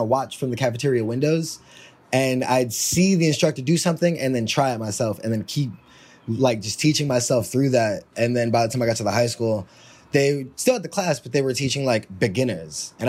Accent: Harlem, New York, United States; Yeah, I'm born and raised in Harlem.

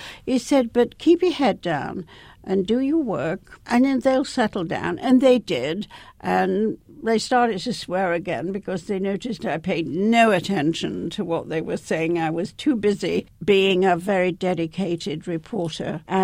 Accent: Leeds, Yorkshire and the Humber, United Kingdom; I was growing up in the north of England, where I come from, and of course, I come from Leeds. And Leeds is an industrial city

